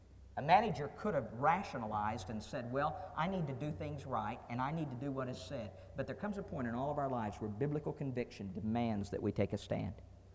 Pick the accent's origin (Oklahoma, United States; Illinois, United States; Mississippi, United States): Oklahoma, United States; When I was a boy growing up in Oklahoma and in my Sunday school class